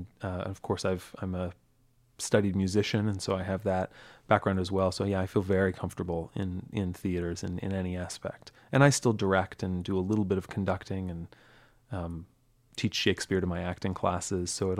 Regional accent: Kalamazoo, Michigan, United States; Well, I grew up in Kalamazoo, moved here before I started elementary school. So I went through the Kalamazoo public school system and graduated from Loy Norix High School

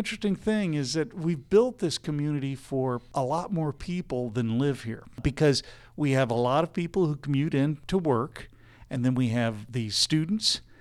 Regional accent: Springfield, Missouri, United States; I'm from Springfield, Missouri.

